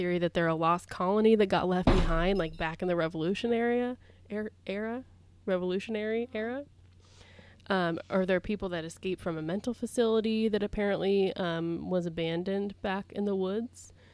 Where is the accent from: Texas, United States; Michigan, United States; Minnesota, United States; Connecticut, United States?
Connecticut, United States; Trumbull; given the story of the Melonheads that we've all heard growing up in Trumbull, it freaked us out quite a bit.